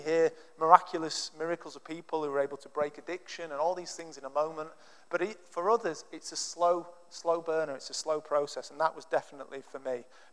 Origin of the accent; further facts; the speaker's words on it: Yorkshire and the Humber, United Kingdom; I'm going to call him Zacchaeus because I'm from Yorkshire.